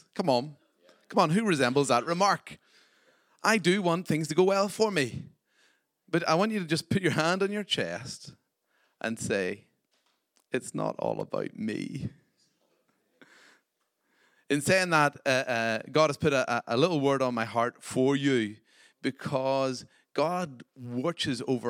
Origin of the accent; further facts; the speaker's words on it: Ireland; And me being Irish, told them they couldn't have my wallet